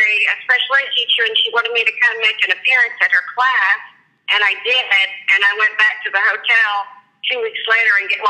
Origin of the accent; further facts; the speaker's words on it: Woodward, Oklahoma, United States; I taught in Woodward, Oklahoma. I'm from Woodward originally.